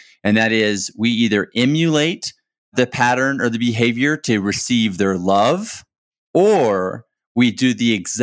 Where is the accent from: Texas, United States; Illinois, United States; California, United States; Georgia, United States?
Texas, United States; You know, I grew up in Texas, and you know, I think anyone who grows up in Texas that leaves, and especially maybe ends up living in LA or New York City or San Francisco